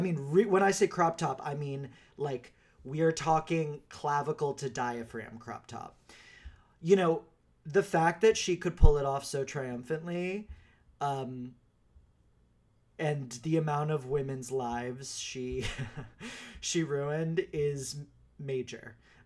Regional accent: Texas, United States; Listen, I grew up in Texas.

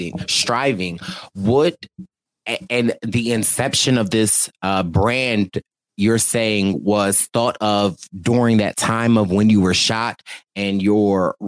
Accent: Philadelphia, Pennsylvania, United States; I'm from Philly. My family roots are in Philly. So shout out to Philly.

